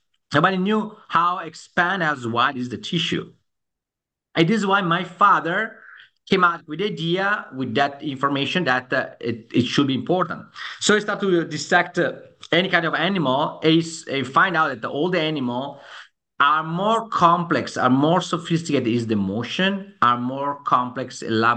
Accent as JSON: {"language": "English", "country": "Italy", "second_language": "English", "moved": "as an adult", "lives_now": "New York, United States", "said": "I'm Italian, but I'm a medical doctor. I'm now assistant professor in New York University School of Medicine. So before COVID, I was back and forward from New York to Italy, to Padova."}